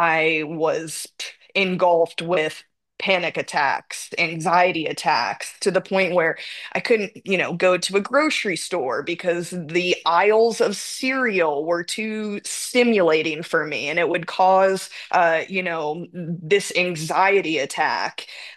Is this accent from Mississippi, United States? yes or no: no; Florida, United States; moved away as an adult; now in Utah, United States; I move away from my family and my friends in Florida, born and raised in Florida, and I move out here to Utah.